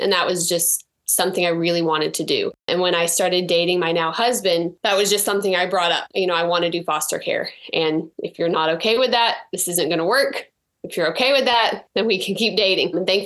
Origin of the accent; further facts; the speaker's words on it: Florida, United States; So when I was growing up, I actually was born and raised in Florida. My parents did foster care.